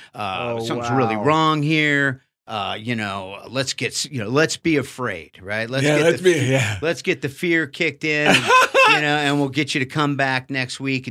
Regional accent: California, United States; moved away as an adult; now in New York, United States; I'm living in New York. I just got into New York. I'm born and raised in California. I'm not used to cold weather at all, right?

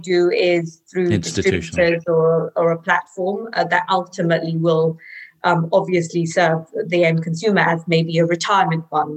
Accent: London, United Kingdom; I was born and raised in London. We came from India to London via Africa. So there's a generation of my family that was born in Africa, in Kenya.

